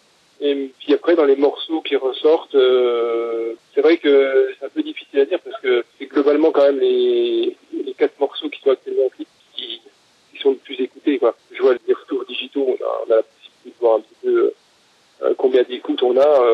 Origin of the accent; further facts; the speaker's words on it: Besançon, Bourgogne-Franche-Comté, France; On est originaire de Besançon, mais c'est vrai qu'on est tous un peu éparpillés autour de Besançon, donc on n'est pas loin de la frontière suisse